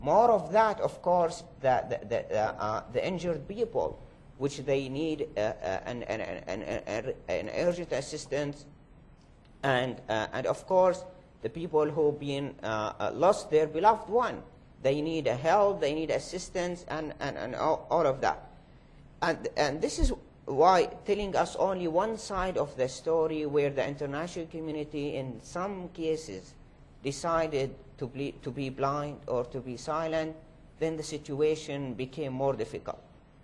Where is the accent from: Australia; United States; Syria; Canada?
Syria; Daraya, Rif Dimashq; English is a second language; As example, I'm from Daraya. It's a city very close to Damascus, 7 kilometers.